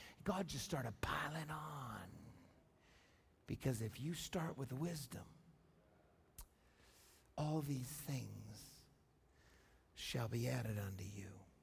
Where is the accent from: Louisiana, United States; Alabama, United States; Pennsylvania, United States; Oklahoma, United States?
Oklahoma, United States; now in Canada; I'm in Canada. There's more culture here. I'm from Oklahoma. We talk different. It's good to be in Canada.